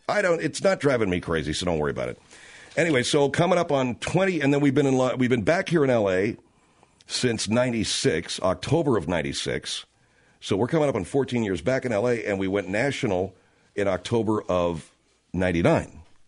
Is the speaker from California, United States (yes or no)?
yes; Los Angeles, California, United States; But the biggest reception was reserved for my hometown, Los Angeles.